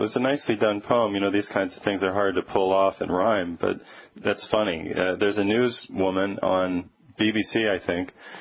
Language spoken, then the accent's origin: English; United States; And as an American